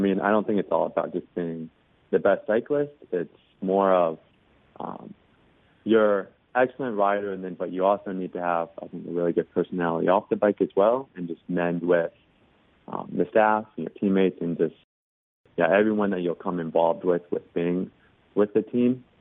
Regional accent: Covington, Tennessee, United States; I grew up in Tennessee. I grew up in a small town called Covington, so it's like 50 miles north of Memphis.

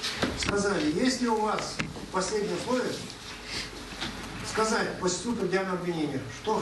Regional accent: Ukraine; единственное преступление мое перед Россией, как я вижу, состоит в том, что я украинец.

